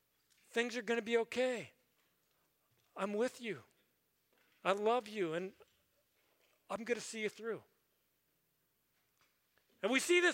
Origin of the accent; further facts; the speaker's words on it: Maryland, United States; We were at my grandmother's down on the Chesapeake Bay. I grew up in Maryland.